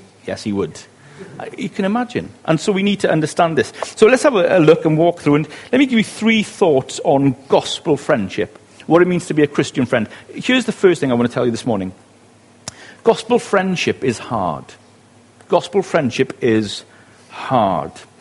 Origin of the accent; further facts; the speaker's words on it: Wales, United Kingdom; accent: Welsh; now in Abergavenny, United Kingdom; I'm from West Wales.